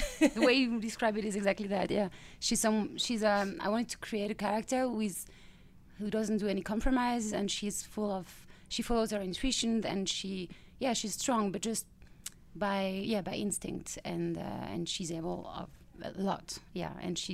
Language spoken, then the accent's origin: English; France; English is a second language; And it's set in France, where I come from, obviously, with my accent.